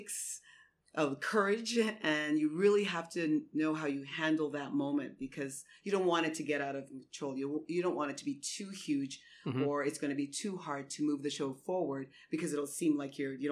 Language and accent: English; St. Lucia; You know, I grew up in the Caribbean, and especially in St. Lucia, where my dad is from